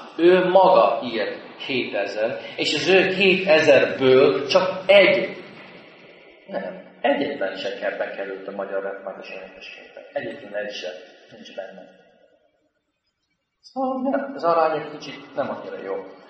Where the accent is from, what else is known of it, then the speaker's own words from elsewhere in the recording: United States; Amikor én felnőttem Amerikában, mindig jöttek új számok a 70-80-as években.